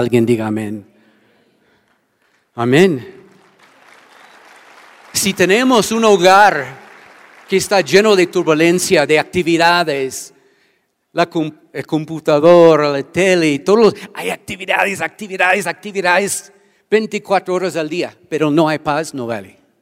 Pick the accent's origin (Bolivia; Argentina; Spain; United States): United States; Spanish is a second language; Yo sé que mis paisanos, los gringos, cuando sus hijos tienen 17, apenas 18 años, está así, fuera.